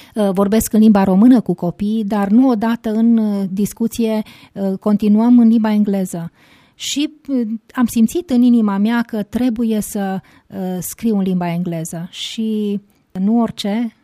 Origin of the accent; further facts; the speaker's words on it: Romania; sunteți din România și ne îmbrățișam acolo pentru că suntem români.